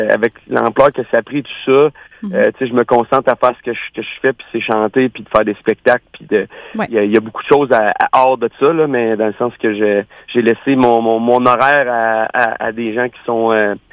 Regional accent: Quebec, Canada; first language French; Puis, je me cache pas d'être québécois. Je me cache pas de parler français. C'est ma première langue.

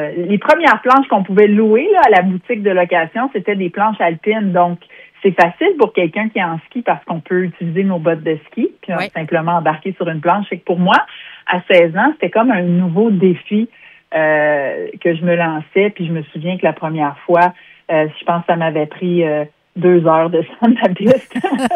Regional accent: Quebec, Canada; j'ai grandi dans la région, j'ai grandi au Mont-Sainte-Marie

